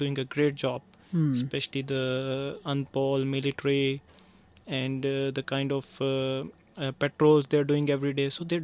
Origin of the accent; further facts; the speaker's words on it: Pakistan; moved away as an adult; now in South Sudan; I'm from Pakistan, so we don't know much about the South Sudan